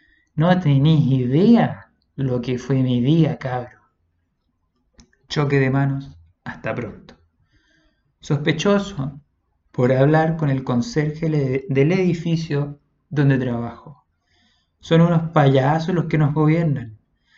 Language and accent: Spanish; Uruguay; now in Chile; Soy de Uruguay, vecino, y aquí estoy.